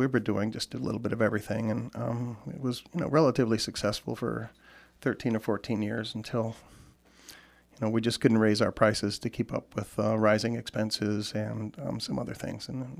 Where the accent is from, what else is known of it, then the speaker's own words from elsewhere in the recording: Puerto Rico; moved away as an adult; also born or lived in Illinois / Oregon; now in Alaska, United States; Well, I was born in Illinois, but grew up in Puerto Rico. And I went to college in Oregon and stayed there working for 7 or 8 years after college.